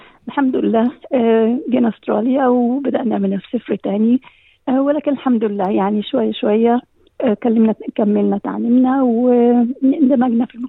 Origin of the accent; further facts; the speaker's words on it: Port Fouad, Port Said Governorate, Egypt; moved away as an adult; now in Australia; وأنا من مصر، من بلد اسمها بور فؤاد، بلد صغير جنب بورسعيد. أنا ووالدي ووالدتي وأخواتي حضرنا إلى أستراليا سنة 1968.